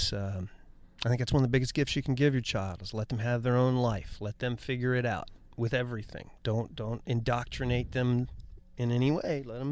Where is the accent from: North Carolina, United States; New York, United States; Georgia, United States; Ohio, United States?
Ohio, United States; born or raised there